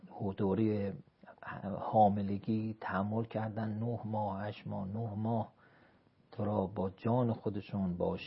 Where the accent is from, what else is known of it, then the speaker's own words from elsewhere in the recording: Kerman, Iran; now in Qom, Iran; یه وقتی از قم میرفتم، خب من کرمانی هستم